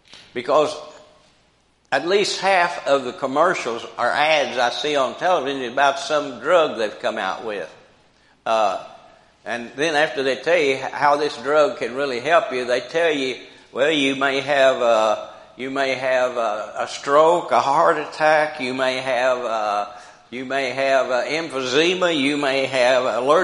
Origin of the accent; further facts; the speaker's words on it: Brookport, Illinois, United States; I remember when I was growing up in Brookport, we never locked a door.